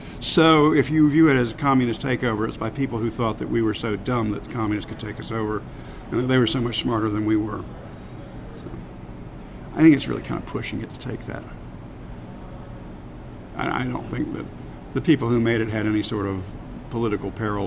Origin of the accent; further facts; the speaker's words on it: Florida, United States; the reason that it had the impact on me that it did was I grew up in Florida.